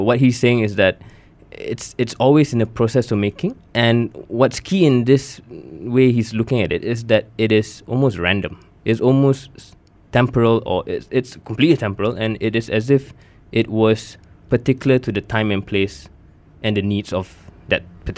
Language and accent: English; Malaysia; how I look at myself as a Malaysian, Malayness